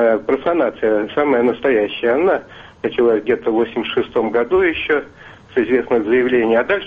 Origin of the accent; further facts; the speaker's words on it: Moscow, Russia; я из Москвы.